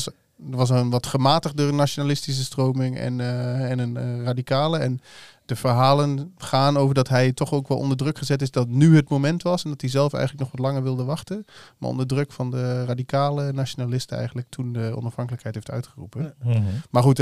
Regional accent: Netherlands; In de musea worden we als Nederlanders echt wel afgebeeld

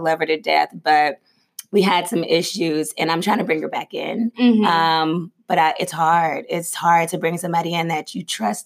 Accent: California, United States; now in Washington, United States; And then, like, me moving to D.C. because I'm originally from Cali, I had to find new friends.

